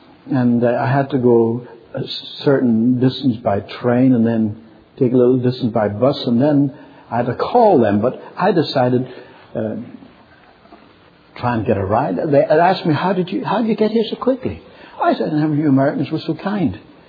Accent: Ireland; I said, "No, I'm from Ireland." He said, "I knew you were a foreigner since you opened your mouth."

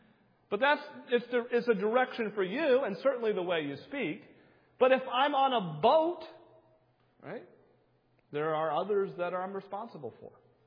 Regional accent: New Hampshire, United States; I come from New Hampshire, where the live free or die state, right? That's all of our license plates say, live free or die.

